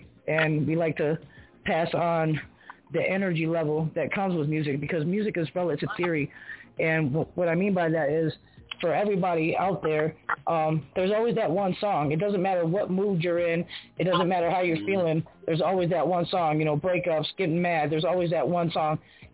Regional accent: Detroit, Michigan, United States; now in Utah, United States; So yeah, I'm out here in Utah. I actually just came out here in May. I come from Detroit City, out there in Michigan.

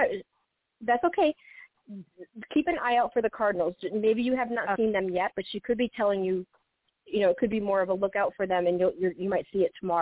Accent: Connecticut, United States; Yes, born and raised in Connecticut.

